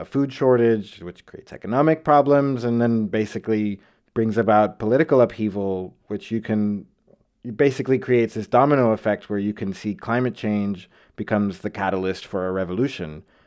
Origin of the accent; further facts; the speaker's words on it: United States; Being this American journalist, I felt this huge burden on me